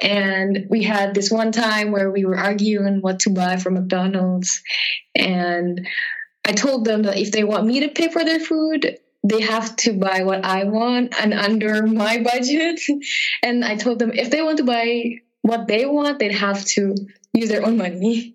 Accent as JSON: {"language": "English", "country": "Indonesia", "said": "I come from Indonesia"}